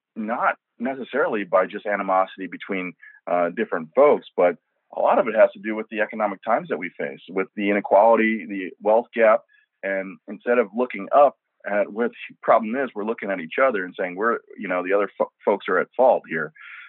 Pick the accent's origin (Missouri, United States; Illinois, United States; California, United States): Missouri, United States; St. Louis; also born or lived in Korea; I was born in Korea, so that makes me an immigrant on the one hand. But I was born to a military family, so I'm also a sixth generation American. I grew up in St. Louis